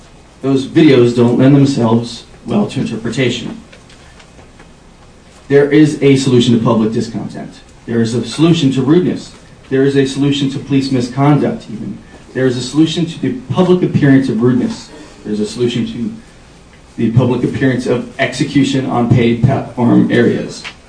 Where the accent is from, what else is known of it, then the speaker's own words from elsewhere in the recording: Berkeley, California, United States; I'm from Berkeley, California, born and raised.